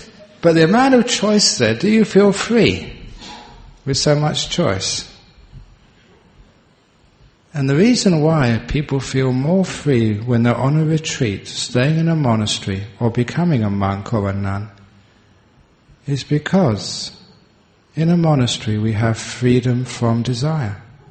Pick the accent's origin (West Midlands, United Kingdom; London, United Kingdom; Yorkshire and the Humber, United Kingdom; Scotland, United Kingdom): London, United Kingdom; I remember when I grew up in London, there was only two channels